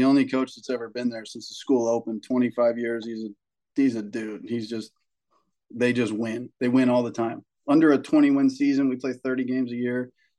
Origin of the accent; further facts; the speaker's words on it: Carlsbad, California, United States; We come from Carlsbad, which is, it's like a beach town. There's money here. It's not like the richest place in San Diego